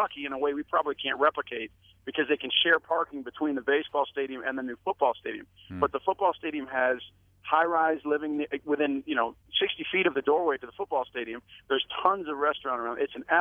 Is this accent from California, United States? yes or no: no; Washington, District of Columbia, United States; I'm fortunate in that I grew up in Washington, D.C., so I saw the wrong way to do it